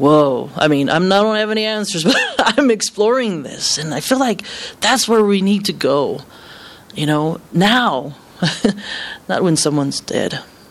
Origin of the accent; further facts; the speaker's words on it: Hawaii, United States; So you look at me as a leader, you look at me as a Hawaiian, you look at me as this and that and this, right?